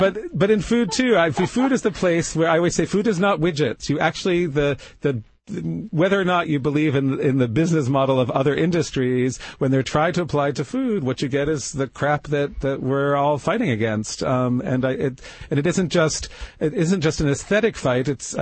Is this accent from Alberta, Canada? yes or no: no; Toronto, Ontario, Canada; also born or lived in New Jersey, United States; I was born in the New York area. I was born in New Jersey, and I grew up in Toronto.